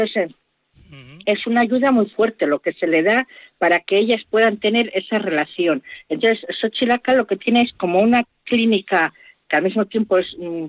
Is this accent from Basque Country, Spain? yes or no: yes; Argomaniz, Basque Country, Spain; Yo también pertenezco también al núcleo del Burgo, pero soy del pueblo de Argomanis